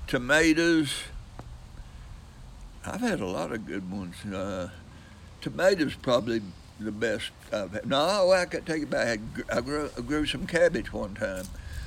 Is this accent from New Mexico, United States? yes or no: no; Wichita Falls, Texas, United States; born there; I was born in Wichita Falls.